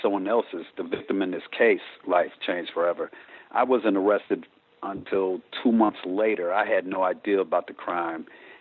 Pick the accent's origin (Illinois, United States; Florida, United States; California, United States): Illinois, United States; Elgin; born there; I'm not originally from Rockford. I was born in outside Chicago in Elgin.